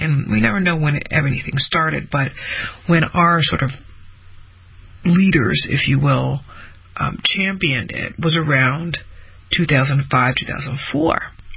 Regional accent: United States; I remember even when I was growing up, I'd be like, oh, I'm an American.

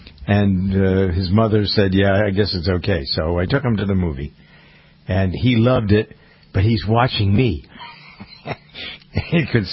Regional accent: Framingham, Massachusetts, United States; At least when I go to the AMC theater in my hometown of Framingham

